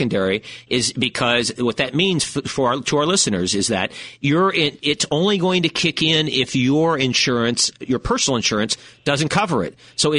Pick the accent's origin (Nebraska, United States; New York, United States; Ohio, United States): Nebraska, United States; Omaha; I'm a Midwesterner myself from Omaha originally. I feel comfortable there.